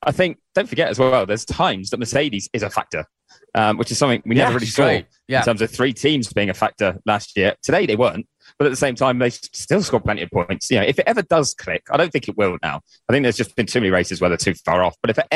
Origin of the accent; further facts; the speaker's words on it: United Kingdom; I tell you, as a Brit, you'd have to come and travel for that.